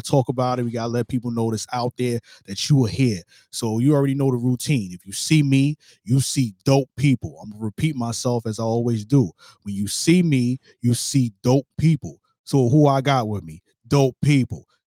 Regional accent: Brooklyn, New York, United States; I'm originally from Brooklyn.

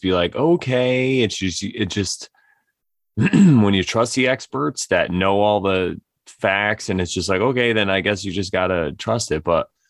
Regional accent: Connecticut, United States; and I'm from Connecticut, which is the East Coast of the United States.

